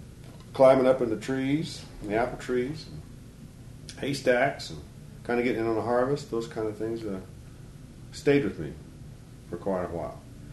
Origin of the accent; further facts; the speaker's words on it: Albuquerque, New Mexico, United States; born there; I was born in Albuquerque, New Mexico, a long time ago. Seems like a long time ago. My parents were people from Texas, generally, and had kind of moved with the jobs into New Mexico.